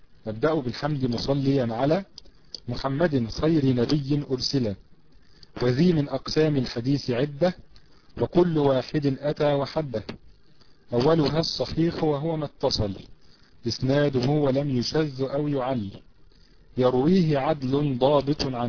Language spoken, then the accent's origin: Arabic; Egypt; او سليم او سليم زي ما بنقول عندنا في مصر